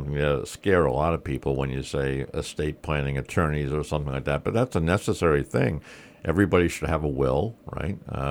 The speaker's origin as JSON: {"language": "English", "town": "Warwick", "region": "Rhode Island", "country": "United States", "tie": "born or raised there", "said": "You grew up in Massachusetts, and I grew up in Warwick. So there you go."}